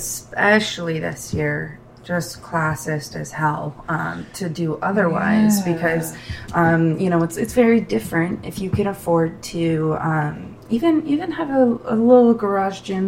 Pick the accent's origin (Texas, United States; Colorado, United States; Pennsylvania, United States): Colorado, United States; So I am from Colorado, and the Olympic Training Center is in Colorado Springs.